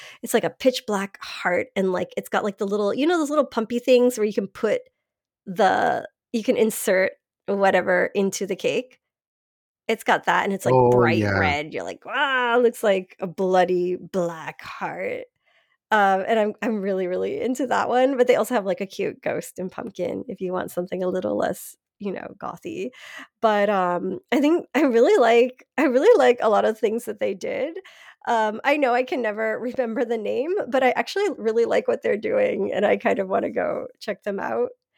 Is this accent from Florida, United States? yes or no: yes; Miami, Florida, United States; And yes, I'm from Miami. That's why I pronounce the S.